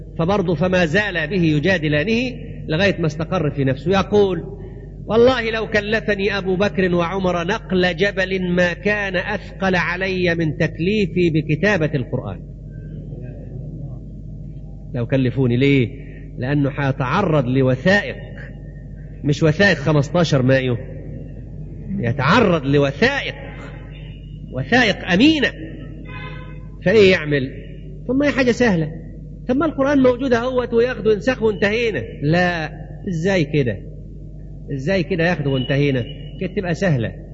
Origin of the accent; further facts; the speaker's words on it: Egypt; accent: Egyptian; احنا لهجتنا مصرية، احنا لغتنا مصرية